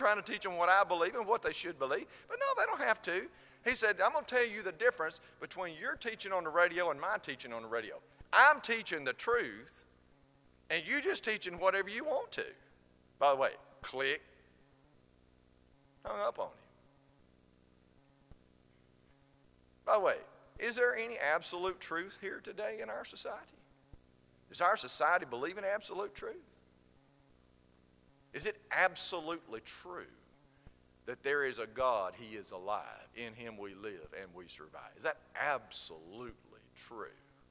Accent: Georgia, United States; Folks, I was born in Georgia. Graduated high school in Georgia.

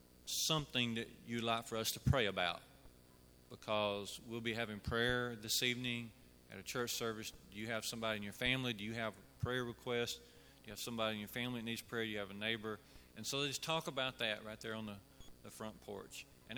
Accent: Jasper, United States; I grew up in Jasper

